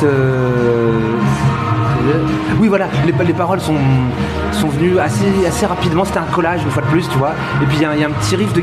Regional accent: Brittany, France; moi je suis français, enfin je suis breton, d'expression française.

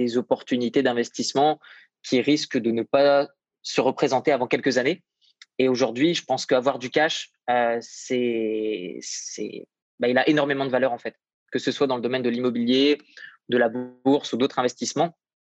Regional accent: Hauts-de-France, France; je pense que du fait que je viens de la région de Lille

